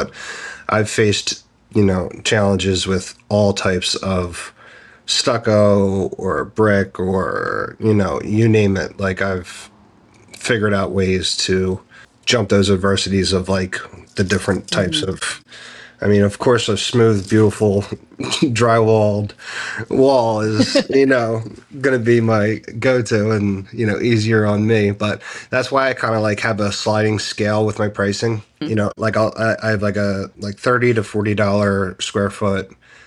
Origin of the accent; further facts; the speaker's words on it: Pennsylvania, United States; Like I have traveled to like I'm from Pennsylvania, so obviously I've done quite a few up there